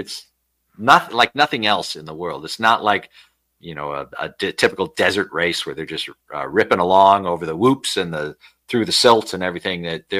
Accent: California, United States; maybe I'm prejudiced because I'm from Southern California

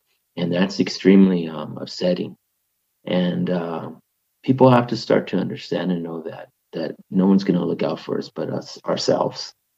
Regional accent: United States; But I'm also proud that I'm American because, you know, there's no better country.

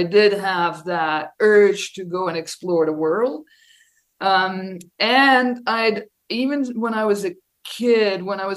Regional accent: Belgium; English is a second language; I started studying tree rings for my master's degree back in Belgium. I'm from Belgium originally.

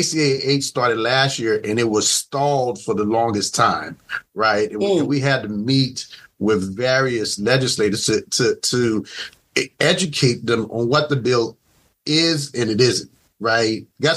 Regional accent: New York, United States; You know, I remember growing up in New York, right?

